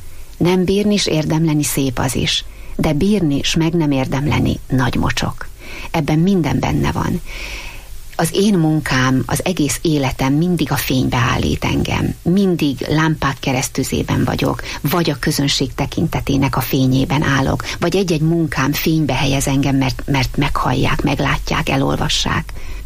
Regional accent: Sátoraljaújhely, Borsod-Abaúj-Zemplén, Hungary; A férjemmel úgy terveztük az életünket, hogy Sátoraljá új helyen maradunk. Mind a ketten ott születtünk, ott volt és ott van a családunk

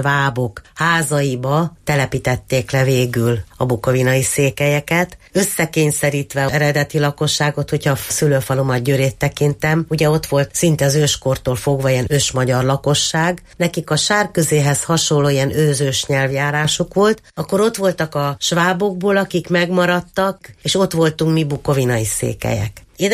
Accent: Győr, Győr-Moson-Sopron, Hungary; eladtuk a szülői házat, akkor én hosszú-hosszú évekig bármit álmodtam éjszaka, az állandóan a győrei szülőházamnak az udvarán, szobáiba játszódott

